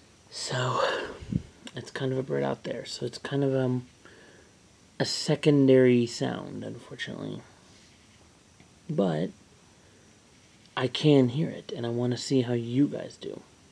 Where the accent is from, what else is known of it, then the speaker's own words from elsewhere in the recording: Scottsdale, Arizona, United States; now in Waxhaw, United States; I'm from Scottsdale, Arizona, but at the moment I'm down in Waxhaw, North Carolina.